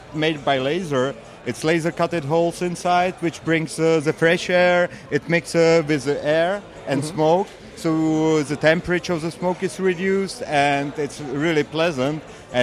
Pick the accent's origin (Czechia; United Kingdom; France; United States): Czechia; English is a second language; We are from Czech Republic